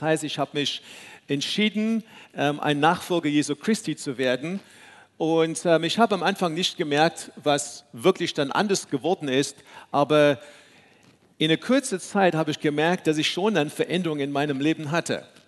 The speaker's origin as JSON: {"language": "German", "country": "South Africa", "tie": "born or raised there", "second_language": "German", "said": "bin ich in Südafrika aufgewachsen, in einer ganz anderen Kultur. Auch für mich war meine Familie nur ein bisschen ja christlich geprägt, traditionelle Familie."}